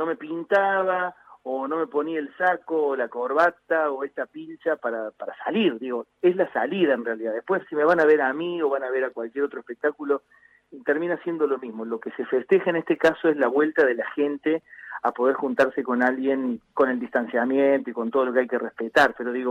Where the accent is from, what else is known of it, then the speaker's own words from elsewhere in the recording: Córdoba, Argentina; born there; desde una zamba, porque nací en Córdoba